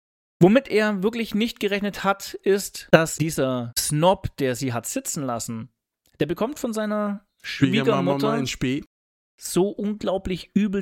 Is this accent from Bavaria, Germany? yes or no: yes; Bavaria, Germany; Wie man bei uns in Bayern sagt, so richtige Lausburm.